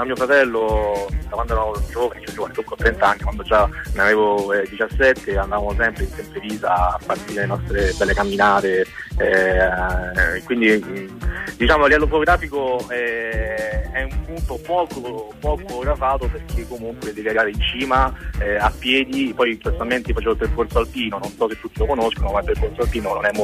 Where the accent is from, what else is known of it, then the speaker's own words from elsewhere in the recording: Latina, Lazio, Italy; anche che comunque sono di Latina, mi faccio questa passeggiata a San Felice.